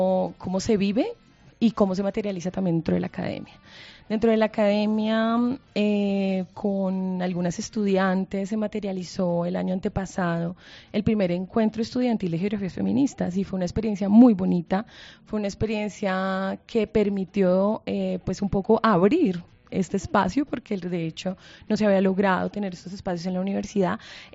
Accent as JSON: {"language": "Spanish", "region": "Bogotá", "country": "Colombia", "tie": "born there", "said": "soy bogotana de nacimiento"}